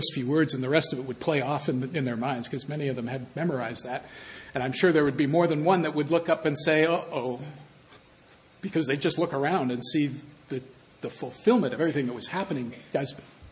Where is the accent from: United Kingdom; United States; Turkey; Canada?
Canada; I was born in Canada. I was raised in Canada. I like Canada. Great country. I'd rather live here than just about anywhere else.